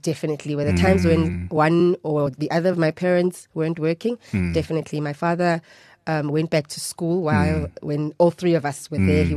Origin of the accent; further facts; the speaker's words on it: Mahikeng, North West, South Africa; I'm a very blessed person, really, because I grew up in one of those really happy family home type setup.